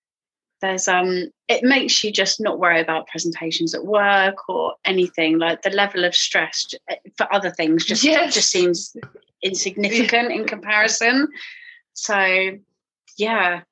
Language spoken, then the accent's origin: English; Brighton, South East England, United Kingdom; We're from Brighton, so it's very hippy-dippy here